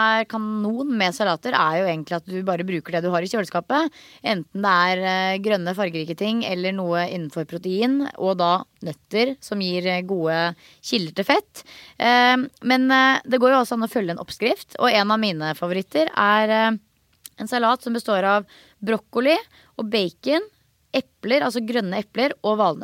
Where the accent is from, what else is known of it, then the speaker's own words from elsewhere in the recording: Skien, Telemark, Norway; jeg kom fra Skien og hun bodde i Tønsberg